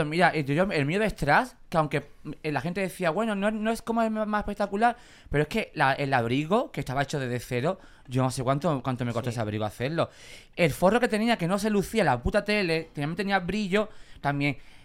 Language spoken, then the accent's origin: Spanish; Cádiz, Andalusia, Spain; me gustaría comprarme ya una casita o un chalet o algo por mi tierra, por Cádiz